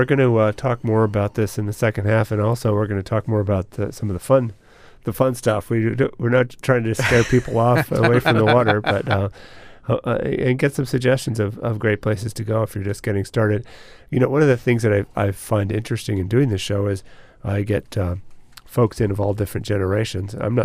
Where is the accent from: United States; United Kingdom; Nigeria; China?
United States; Alaska; Well, I'm from Alaska, so I can back Les up.